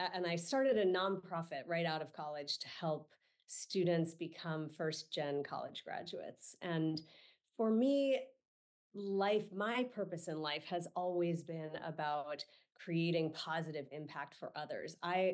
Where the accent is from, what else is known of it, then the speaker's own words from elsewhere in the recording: San Francisco, California, United States; I grew up in San Francisco. So I grew up amidst a sea of innovators.